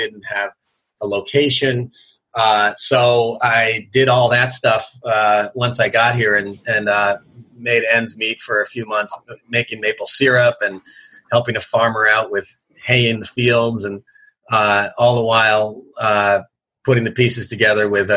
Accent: Northeast, United States; Funny that we're both from the Northeast here, but we met out in Portland, Oregon

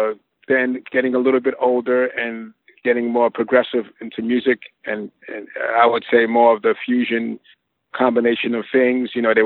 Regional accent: New York, United States; Yes, I'm a New Yorker. Yes.

